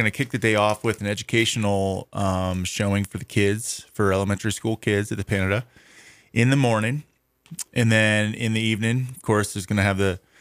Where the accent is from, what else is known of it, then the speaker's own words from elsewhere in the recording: Ohio, United States; Well, now listen, I was raised in Ohio.